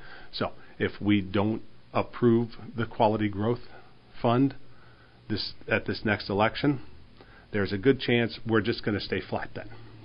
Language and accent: English; New Jersey, United States; the one thing with me growing up in New Jersey, I'm always going to be honest.